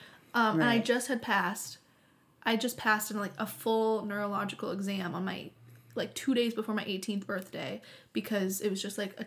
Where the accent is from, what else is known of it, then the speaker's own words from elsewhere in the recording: Akron, Ohio, United States; So I'm from Akron, Ohio.